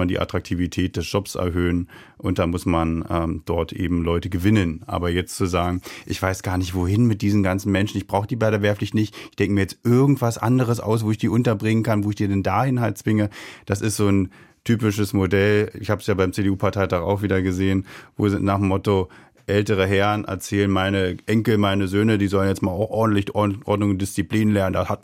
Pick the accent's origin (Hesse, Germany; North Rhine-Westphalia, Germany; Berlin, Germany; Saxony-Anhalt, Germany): Saxony-Anhalt, Germany; Stendal; bei mir in meiner Heimatstadt Stendal.